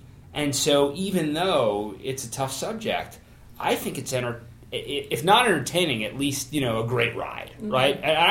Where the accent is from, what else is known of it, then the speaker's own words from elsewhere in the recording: Philadelphia, Pennsylvania, United States; I'm from Philly, buy the Inky, right?